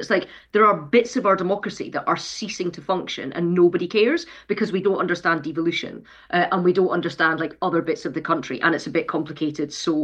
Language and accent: English; Scotland, United Kingdom; And I'm Scottish.